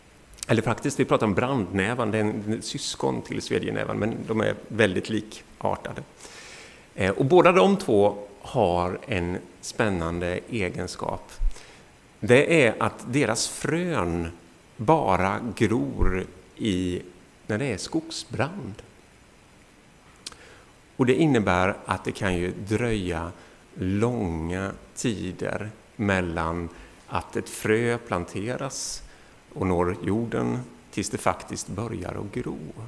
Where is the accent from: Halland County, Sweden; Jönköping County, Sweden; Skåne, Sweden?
Jönköping County, Sweden; Mullsjö; Mullsjö är jag uppvuxen